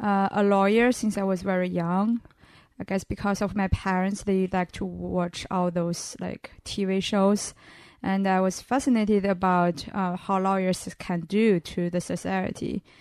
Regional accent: Northeast China, China; English is a second language; now in United States; I'm from China. My hometown is a small town in northeastern side of China, which is very close to Russia and the Mongolian border. And then I went to a boarding school for my middle school and high school in a coastal city in China.

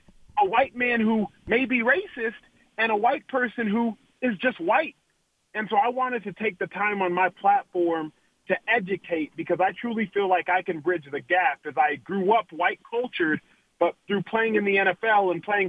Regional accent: Dallas, Texas, United States; I grew up in Dallas, Texas. I went to a private school, St. Mark's, an essentially all-white private school.

